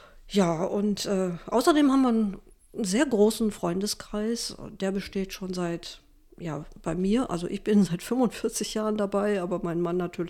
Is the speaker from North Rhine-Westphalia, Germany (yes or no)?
yes; Velbert, North Rhine-Westphalia, Germany; born there; Also ich bin 1958 geboren in Neviges, in Velbert-Neviges. Das ist ein kleiner Vorort von Wuppertal, man nennt es auch das Kaff der guten Hoffnung